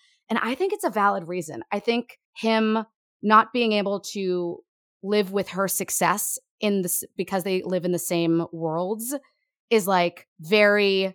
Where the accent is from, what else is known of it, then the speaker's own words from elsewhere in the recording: New York, United States; And then seeing it again in my 20s, single, being a New Yorker.